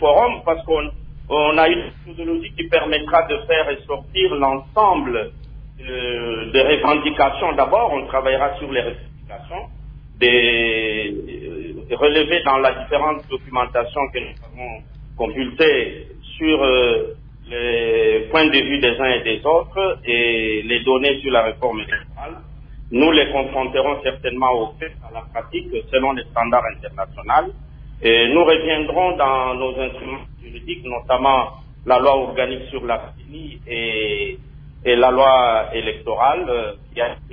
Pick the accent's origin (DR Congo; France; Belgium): DR Congo; j'ai étudié à l'Université de Liège, j'enseigne ici à l'Université Pédagogique Nationale, je suis un Congolais